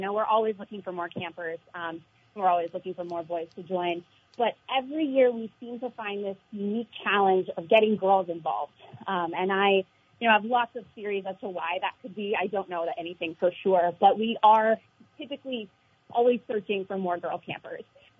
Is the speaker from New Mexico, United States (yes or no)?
no; Sandgate, Vermont, United States; I grew up in a little town in southern Vermont called Sandgate.